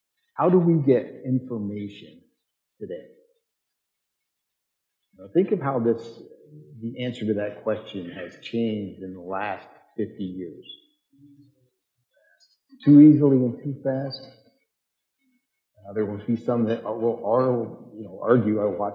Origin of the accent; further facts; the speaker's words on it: Pennsylvania, United States; I grew up in Pennsylvania, rural Pennsylvania, and I just love America.